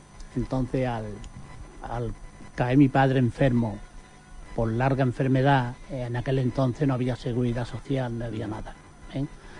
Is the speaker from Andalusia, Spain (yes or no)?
yes; Puebla de Guzmán, Andalusia, Spain; born there; Yo nací en Puebla de Guzmán. En el año 1951, yo tengo 72 años